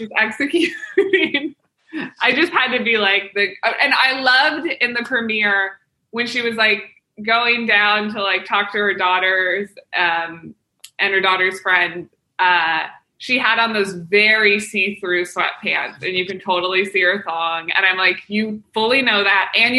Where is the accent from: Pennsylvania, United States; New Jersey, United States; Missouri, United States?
Missouri, United States; Kansas City; I'm from Kansas City, Missouri. But there's a neighborhood in Kansas City called Mission Hills with just huge houses